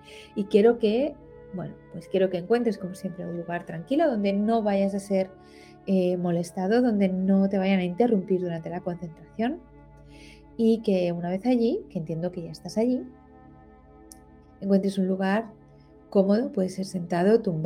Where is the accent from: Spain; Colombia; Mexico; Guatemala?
Spain; por lo menos en mi país, desde donde te estoy hablando, que es España